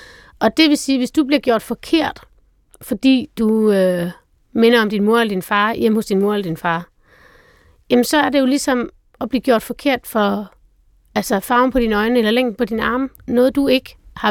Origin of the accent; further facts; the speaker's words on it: North Denmark Region, Denmark; jeg er fra Nordjylland, så er jeg ikke sagt for meget